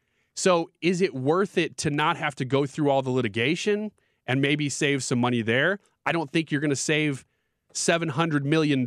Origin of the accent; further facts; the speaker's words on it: Illinois, United States; I'm not from St. Louis City. I'm from Illinois. I'm not even from the same state.